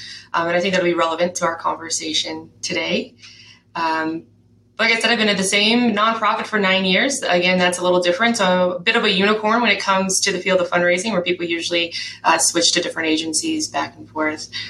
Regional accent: Illinois, United States; I am from the St. Louis metropolitan area, so on the Illinois side.

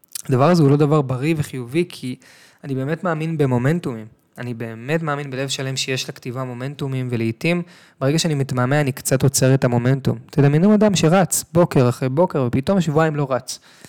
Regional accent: Tel Aviv, Tel Aviv District, Israel; עכשיו, אני גדלתי בתל אביב.

